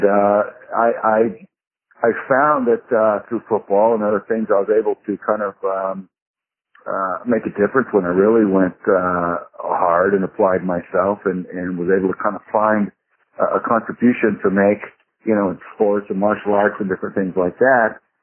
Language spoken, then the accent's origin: English; Texas, United States; I grew up in Southern Texas, and I had a rough boyhood, which was typical back there, football, martial arts tournaments.